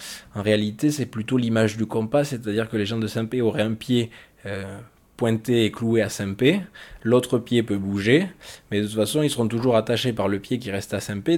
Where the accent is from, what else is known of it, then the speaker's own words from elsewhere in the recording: South-West, France; now in Paris, France; Ici, je suis quelqu'un du Sud-Ouest, et chez moi, je suis quelqu'un maintenant qui vit à Paris.